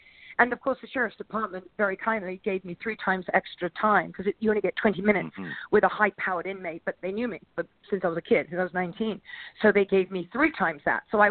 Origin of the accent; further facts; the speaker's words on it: England, United Kingdom; because, of course, we all grew up in England.